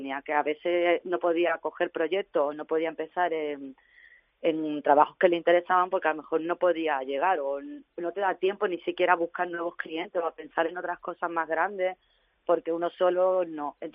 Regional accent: Madrid, Community of Madrid, Spain; now in Málaga, Spain; que venimos los dos de Madrid

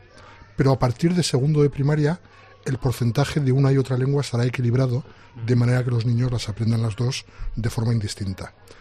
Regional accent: Elche, Valencian Community, Spain; Yo soy de Elche. Entonces, en conversaciones formales de este tipo, prefiero expresarme en castellano, pero el valenciano lo hablo perfectamente

